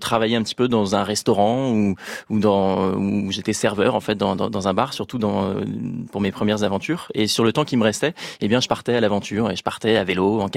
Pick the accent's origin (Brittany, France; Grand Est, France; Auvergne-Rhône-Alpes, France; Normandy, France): Normandy, France; Rouen; Et donc, on est parti de Rouen, en Normandie, parce qu'à l'origine, je suis de cette ville-là, en Normandie.